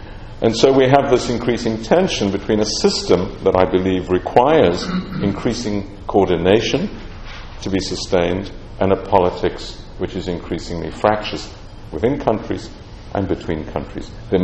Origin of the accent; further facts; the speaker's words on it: South Africa; moved away as an adult; I'm a South African, I'd left South Africa in 1979 to come to the UK in exile after fighting apartheid.